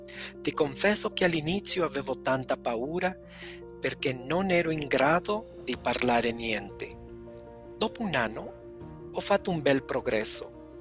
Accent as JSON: {"language": "Italian", "region": "Mexico City", "country": "Mexico", "second_language": "Italian", "said": "sono della Città del Messico."}